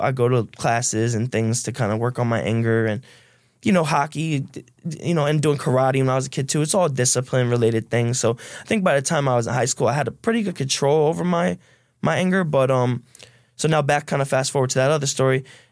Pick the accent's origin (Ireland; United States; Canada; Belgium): Ireland; But I had a solid upbringing, good family. You know, we're Irish, so there's some alcohol in the house.